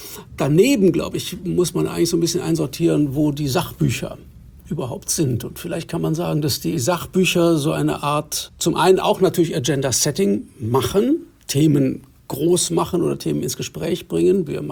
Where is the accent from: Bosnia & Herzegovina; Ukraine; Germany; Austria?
Germany; West Germany; da verstehe ich jetzt mal als Westdeutscher gar nichts von dem